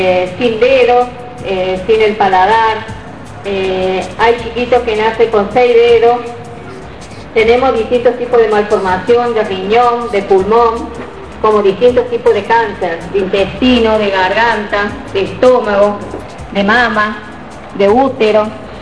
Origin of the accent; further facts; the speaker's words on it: Córdoba, Argentina; soy de Córdoba, Argentina. Vengo de un barrio contaminado, un barrio que hace 3 semanas ha sido declarado inhabitable.